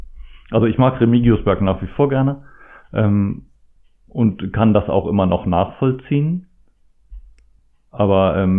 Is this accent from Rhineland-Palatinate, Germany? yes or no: yes; Rhineland-Palatinate, Germany; born there; also ich bin ja auch in der Pfalz geboren.